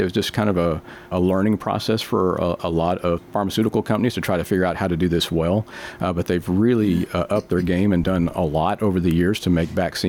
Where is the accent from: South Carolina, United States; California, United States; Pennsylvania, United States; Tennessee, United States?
Tennessee, United States; Tullahoma; Yeah, well, I was actually born here in Middle Tennessee, and I grew up in Tullahoma, and I went off to get my training at Memphis at the University of Tennessee.